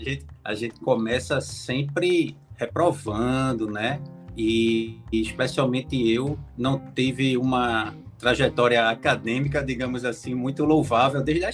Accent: Recife, Pernambuco, Brazil; Eu sou de Recife

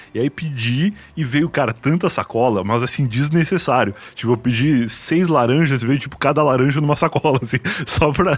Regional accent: Rio Grande do Sul, Brazil; moved away as an adult; now in São Paulo, Brazil; Ó, eu sou gaúcho, eu vim morar aqui em São Paulo faz 7 anos.

